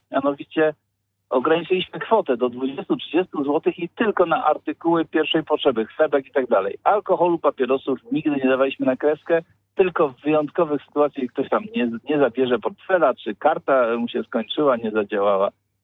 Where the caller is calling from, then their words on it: Greater Poland Voivodeship, Poland; Dzień dobry, ja z Wielkopolski, Środkowej, okolic nie zna.